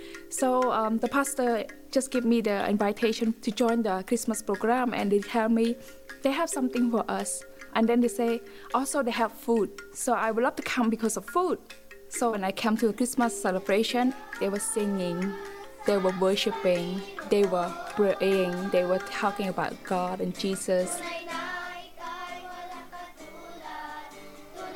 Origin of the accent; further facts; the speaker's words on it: Battambang, Cambodia; English is a second language; I am originally from Cambodia. Cambodia is one of a very, very poor countries, people living less than a dollar for a day. My family live in a small village in Bat Dambong province